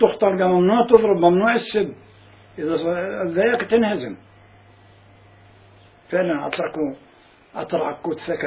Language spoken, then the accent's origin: Arabic; Iraq; moved away; غادرت انا من العراق مع اخوالي